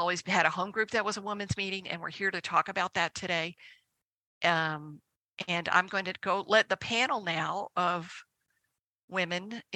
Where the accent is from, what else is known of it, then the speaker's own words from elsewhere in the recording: Savannah, Georgia, United States; I'm from Savannah, Georgia.